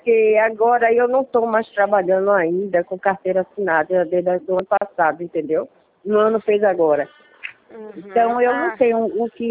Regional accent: Salvador, Bahia, Brazil; de Salvador. Sou de Salvador. Eu estou morando hoje aqui.

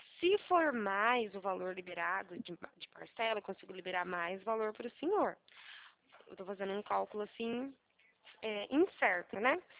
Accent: Araras, São Paulo, Brazil; eu sou da cidade de Araras, interior do estado de São Paulo.

